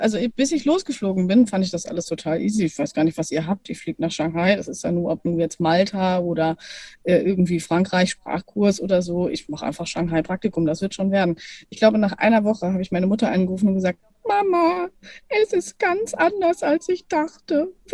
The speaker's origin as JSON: {"language": "German", "region": "Lower Saxony", "country": "Germany", "tie": "born or raised there", "said": "Also ich komme oder bin aufgewachsen in Lüneburger Heide"}